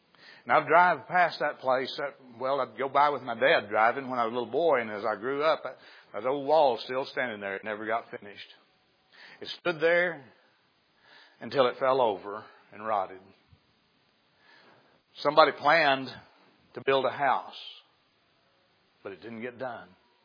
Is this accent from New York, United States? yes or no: no; Arkansas, United States; Where I grew up in Izzard County, we used to drive by this place up the road about a half mile from where I grew up